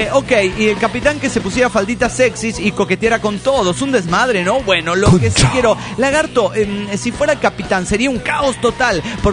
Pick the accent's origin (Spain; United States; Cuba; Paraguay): United States; Delta, Colorado; de Delta, Colorado.